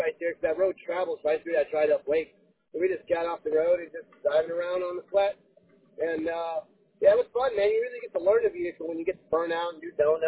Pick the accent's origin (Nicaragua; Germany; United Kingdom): Germany; also born or lived in St. Louis, United States; I was born in St. Louis, but I was raised in Germany